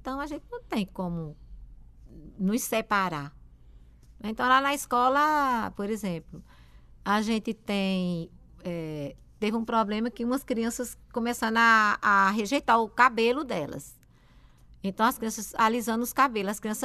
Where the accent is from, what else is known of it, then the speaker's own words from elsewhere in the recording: Brazil; eu acho que nós, enquanto brasileiros, por exemplo, não precisamos festejar o Dia da Bruxa